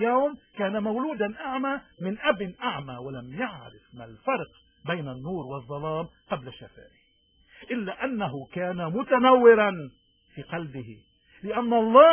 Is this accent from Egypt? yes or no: no; Lebanon